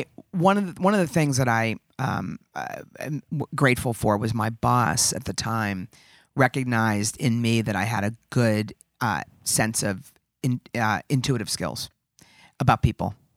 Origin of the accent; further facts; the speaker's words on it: Pittsburgh, Pennsylvania, United States; Well, I grew up in Squirrel Hill, which is a Jewish community in Pittsburgh.